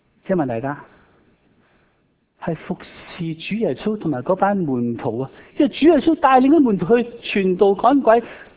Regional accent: Hong Kong; 我哋广东人啊，香港人，我哋其实 call 999啊。

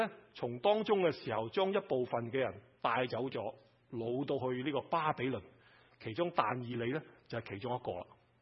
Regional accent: China; 虽然我哋中国人系未被掳过，但系嘅时候，我哋中国人都系有好多事

